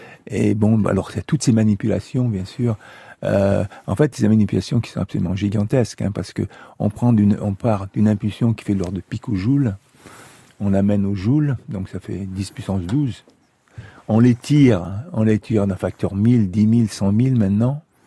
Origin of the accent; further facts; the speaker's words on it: Auvergne-Rhône-Alpes, France; comme je suis savoyard, j'aime le ski.